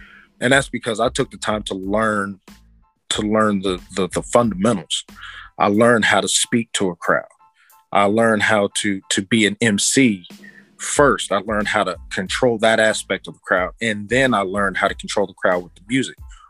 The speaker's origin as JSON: {"language": "English", "region": "Kansas", "country": "United States", "said": "Oh man, so I'm from Kansas."}